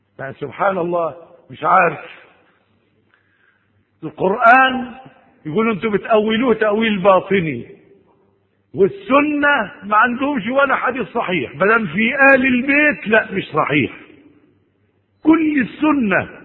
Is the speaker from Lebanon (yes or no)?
no; Egypt; لها مقام كبير عندنا في مصر